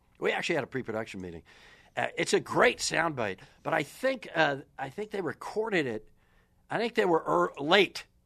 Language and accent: English; Wisconsin, United States; And I grew up in Wisconsin. I grew up in this region. It's a Rust Belt drink.